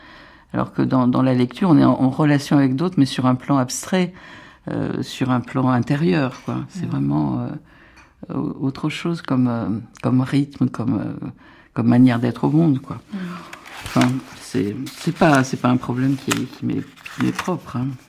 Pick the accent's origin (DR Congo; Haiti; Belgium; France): France; Beauvais, Hauts-de-France; Quand j'étais enfant, c'était à Beauvais